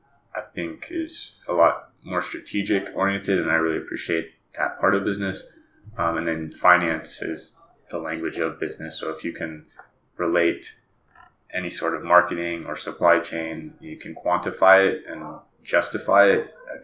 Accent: Fort Worth, Texas, United States; So I grew up in North Texas. I was born and raised in Fort Worth.

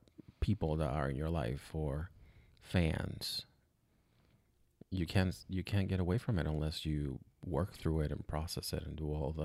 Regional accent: Puerto Rico; born there; I was born in Puerto Rico, Dominican parents, grew up in a predominantly Dominican Puerto Rican environment.

